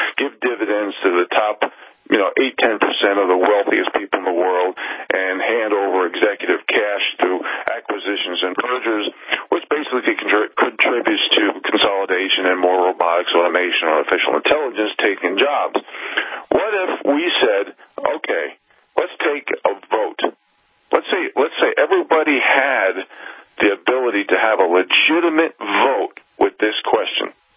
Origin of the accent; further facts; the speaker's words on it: New York, United States; You know, here in Montana, I dreamed when I grew up in New York to come out here to hunt, to fish, to live off the land